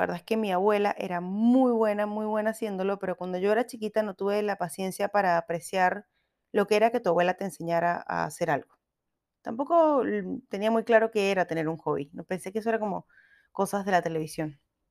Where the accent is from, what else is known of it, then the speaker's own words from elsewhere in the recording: Venezuela; uno sabe identificar a otros venezolanos